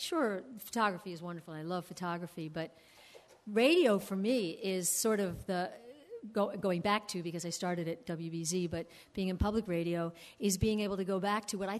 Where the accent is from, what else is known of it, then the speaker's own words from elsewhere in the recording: New York, United States; Well, it's interesting. I grew up in New York, very familiar with Vermont.